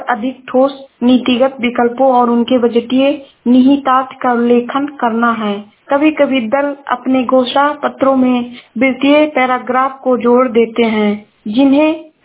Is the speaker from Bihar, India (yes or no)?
no; Uttar Pradesh, India; मैं जिला श्रावस्ती से हूँ।